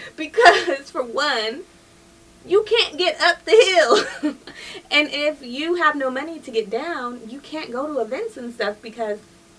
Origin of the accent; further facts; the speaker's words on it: California, United States; I'm from Cali. I don't need too much.